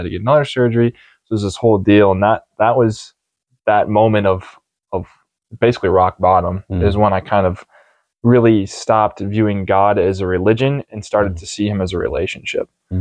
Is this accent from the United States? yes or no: yes; Plymouth, Minnesota, United States; So I'm originally from Minnesota area. Mm-hmm. So Plymouth, Minnesota.